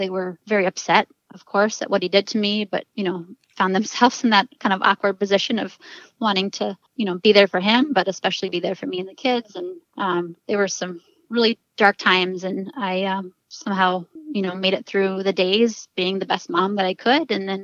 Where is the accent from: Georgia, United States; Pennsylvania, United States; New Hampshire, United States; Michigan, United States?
Michigan, United States; Marquette; So I currently live in my hometown, which is Marquette, Michigan, in the Upper Peninsula. So way up north on the south shore of Lake Superior. It's a town of about 20,000 people, plus more in the surrounding area. Fairly remote.